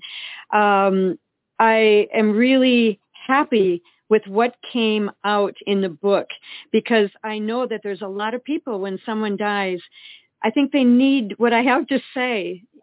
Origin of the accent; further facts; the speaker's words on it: Eau Claire, Wisconsin, United States; We grew up in Eau Claire, Wisconsin.